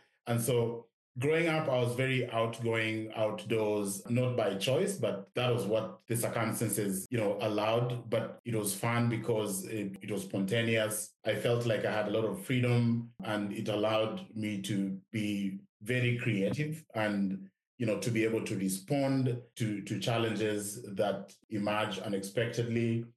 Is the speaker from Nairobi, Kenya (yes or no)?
no; Kitale, Trans-Nzoia County, Kenya; I grew up in Kitale, Kenya, an agricultural town situated at the base of Mount Elgon near the Ugandan border with Kenya. And Kitale is often referred to as Kenya's breadbasket due to its fertile farmland.